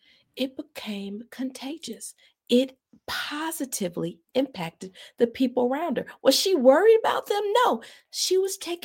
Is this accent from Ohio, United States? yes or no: yes; Cleveland, Ohio, United States; She moved back to Cleveland. We're from Cleveland, Ohio. Love Cleveland.